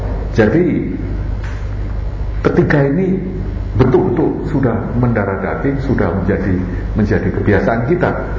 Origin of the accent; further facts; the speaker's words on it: Semarang, Central Java, Indonesia; di dekat kota saya di Semarang ini juga ada upacara